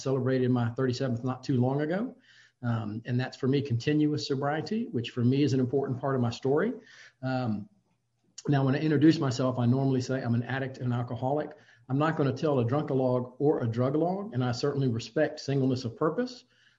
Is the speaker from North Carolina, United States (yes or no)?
no; Jacksonville, Florida, United States; born there; I was born in Jacksonville, Florida. I come from a family of six.